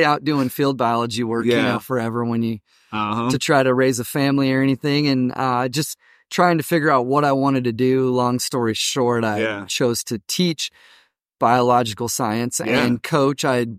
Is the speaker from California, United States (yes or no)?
yes; California, United States; Going back home, I was born and raised in North Central California